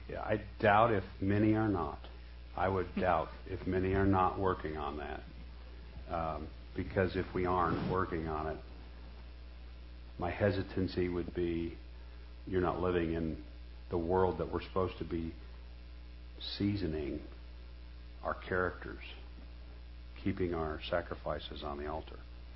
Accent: Gary, Indiana, United States; also born or lived in Columbus, United States; I was born and raised in Gary, Indiana. I went to a 99.9% black school. I was one of four whites. I came to Columbus, Indiana. I finished my high school in a totally white town.

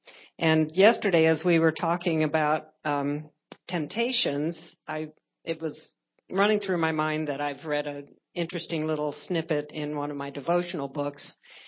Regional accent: Colorado, United States; from Colorado.

